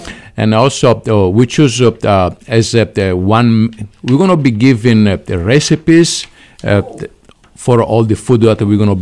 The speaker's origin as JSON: {"language": "English", "region": "Sardinia", "country": "Italy", "second_language": "English", "said": "I'm from Sardinia, and I work in an Italian restaurant up north right now"}